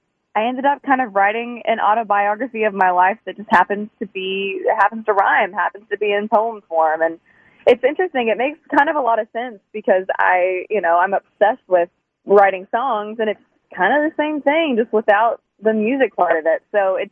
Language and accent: English; Knoxville, Tennessee, United States; I'm from Knoxville.